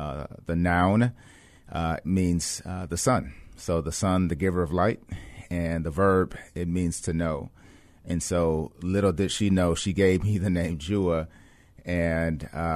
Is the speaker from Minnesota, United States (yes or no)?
no; Cleveland, Ohio, United States; also born or lived in West Germany / Michigan; I grew up in Cleveland, Ohio. And my parents were divorced. And at a very early age, we also lived in West Germany before the unification.